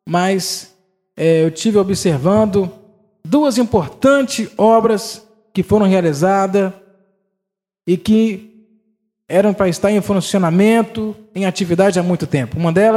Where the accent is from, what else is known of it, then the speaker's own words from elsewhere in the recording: Conceição da Barra, Espírito Santo, Brazil; Sou nascido e criado em Constância Barra.